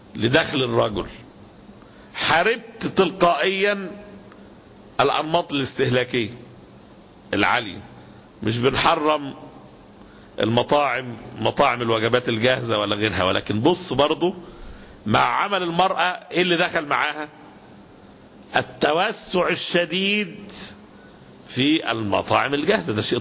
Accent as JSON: {"language": "Arabic", "country": "Egypt", "said": "مشكلة البطالة احنا عندنا في مصر مشكلة عويصة جدا"}